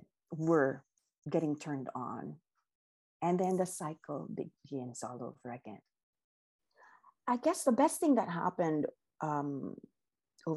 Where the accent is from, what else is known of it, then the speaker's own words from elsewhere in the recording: Philippines; now in United States; I came from the Philippines where, you know, the guys are jealous.